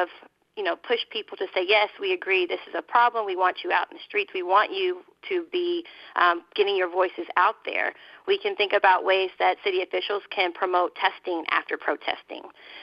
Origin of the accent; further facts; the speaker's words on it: Louisville, Kentucky, United States; My hometown is Louisville